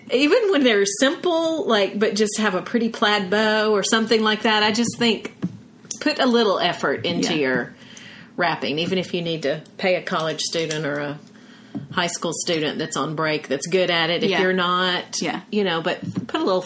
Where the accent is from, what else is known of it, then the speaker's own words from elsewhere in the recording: the South, United States; And as a Southerner, mm-hmm. I think personalized stationery is also a really nice gift.